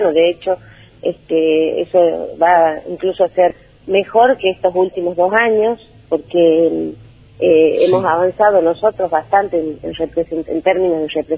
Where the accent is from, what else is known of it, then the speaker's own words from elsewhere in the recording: Argentina; como argentina, como ciudadana, es un sentimiento